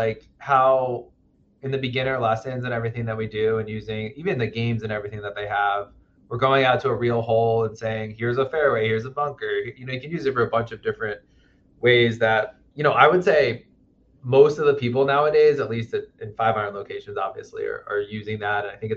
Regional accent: Pennsylvania, United States; I grew up outside of Philadelphia in Bucks County, Pennsylvania.

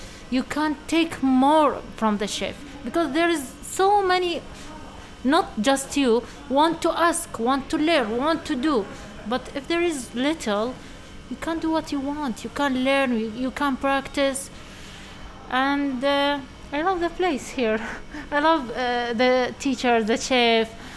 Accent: Iraq; English is a second language; I'm from Iraq. I am 10 years old. No, I'm joking. I'm 33.

